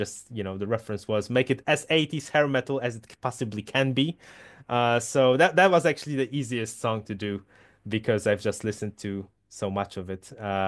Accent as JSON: {"language": "English", "country": "Poland", "first_language": "Polish", "second_language": "English", "said": "no, I'm Polish, so"}